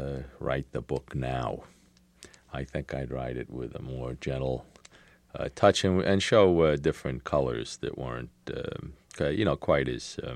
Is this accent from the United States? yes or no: yes; United States; I'm an American, you know, a third-generation American.